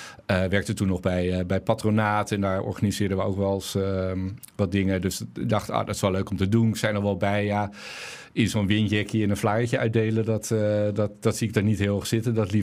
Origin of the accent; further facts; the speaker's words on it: Haarlem, North Holland, Netherlands; geboren getogen Haarlemmer. Ik ben in de Deo geboren en Noord opgegroeid.